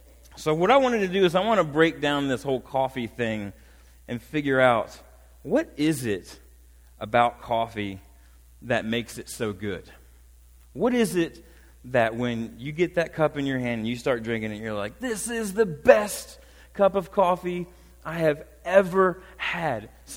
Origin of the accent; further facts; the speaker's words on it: Hopewell, Virginia, United States; born there; I was born in Hopewell, Virginia.